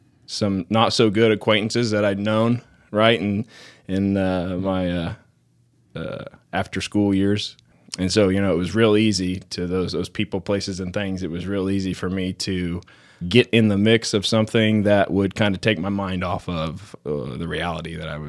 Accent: Tipton, United States; So I grew up in the First Baptist Church in Tipton

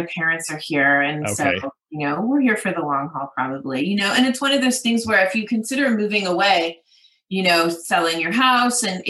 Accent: Santa Monica, California, United States; When I was growing up here, it was a small little sleepy beach town.

